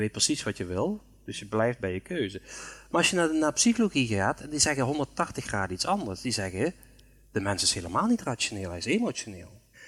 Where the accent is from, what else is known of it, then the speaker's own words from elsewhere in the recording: Limburg, Netherlands; Ik ben uit Limburg, maar dat horen jullie natuurlijk helemaal niet.